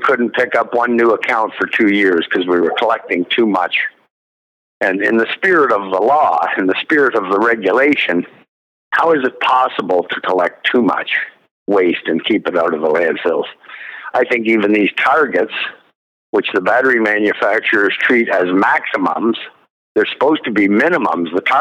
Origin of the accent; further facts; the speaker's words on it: Canada; I hate being ashamed of being a Canadian. It's not the first time.